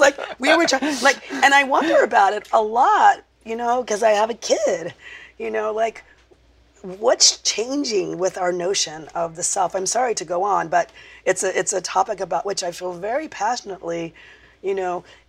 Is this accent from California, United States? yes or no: yes; Compton, California, United States; born there; You know, I was born in Compton. I think that means something to me, right?